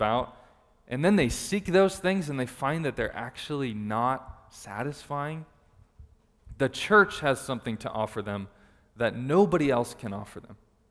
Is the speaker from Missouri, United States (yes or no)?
no; Arizona, United States; I grew up in the East Valley